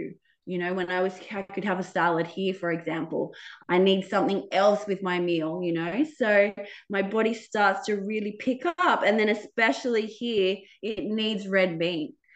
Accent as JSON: {"language": "English", "country": "Australia", "also_born_or_lived": "Vietnam / Sri Lanka / Philippines", "lives_now": "Albania", "said": "shifted living in Albania, which is more the most coldest country I've ever lived in, because I'm Australian and I've lived in Vietnam, Sri Lanka, Philippines"}